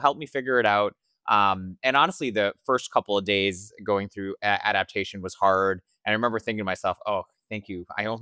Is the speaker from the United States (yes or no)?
no; India; And, you know, I'm Indian. My mom makes great Indian food.